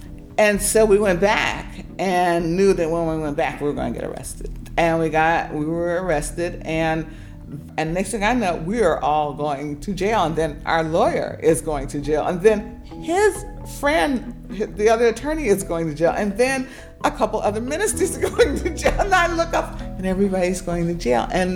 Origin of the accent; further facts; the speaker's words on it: Philadelphia, Pennsylvania, United States; moved away as an adult; I grew up in West Philly, made a decision to go south because that's where the action was in 63 when I graduated.